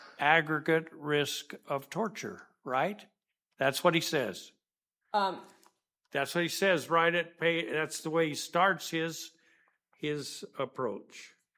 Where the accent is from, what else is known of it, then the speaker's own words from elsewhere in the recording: Idaho, United States; I'm not going to say the last word because I'm from Idaho and I'll say it wrong.